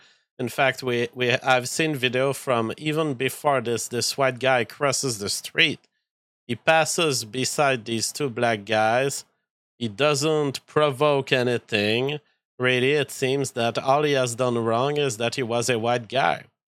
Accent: France; accent: French; English is a second language; Like my French accent is so sexual in nature that it basically qualifies as imagery.

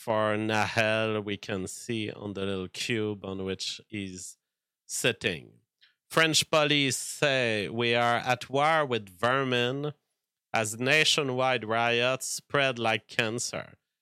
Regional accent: England, United Kingdom; As an Englishman, I feel tremendous sadness at what is happening to our neighbor.

